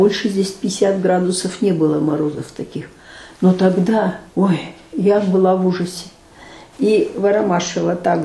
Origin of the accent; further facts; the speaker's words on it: Veliky Novgorod, Novgorod Oblast, Russia; У нас там на Новгородчине, на родине, я из Новгорода, Великого Новгорода, северо-запад европейской части.